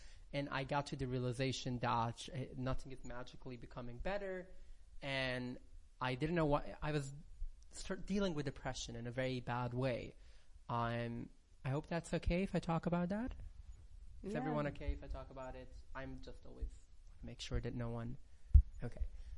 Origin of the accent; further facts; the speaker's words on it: Brooklyn, New York, United States; also born or lived in Rockland County; I grew up in Brooklyn, but I lived for a while, in the end of my teenage years. I lived in Rockland County